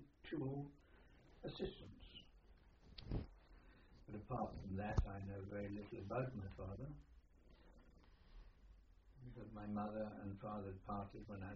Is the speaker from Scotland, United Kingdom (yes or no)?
no; South West England, United Kingdom; born there; I was born in Dorset on January 4th, 1916.